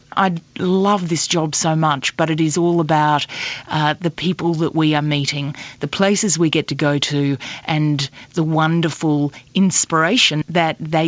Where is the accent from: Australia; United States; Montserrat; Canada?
Australia; was saying El Comandante, and we are Australian, and that was about it.